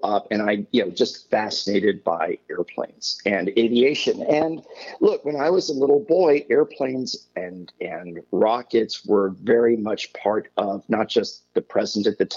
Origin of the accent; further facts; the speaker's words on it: New York City, New York, United States; I would go up and down, growing up in New York, I would go up and down Fifth Avenue and Madison Avenue where the airlines had their ticket offices right.